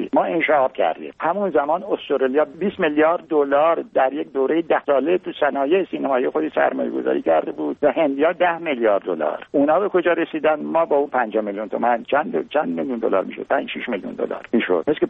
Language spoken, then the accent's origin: Persian; Khuzestan, Iran; من بچه خوزستانم، 8 سال تقریبا من بمبارون شده، من روم نمیشه برم جنوب.